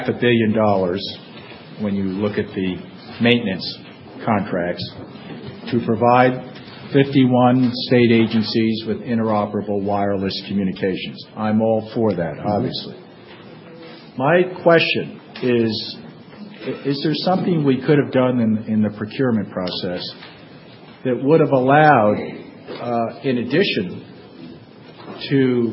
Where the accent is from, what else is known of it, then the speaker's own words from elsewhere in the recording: Takoma Park, Maryland, United States; my hometown of Tacoma Park is a client of this wonderful company, Motorola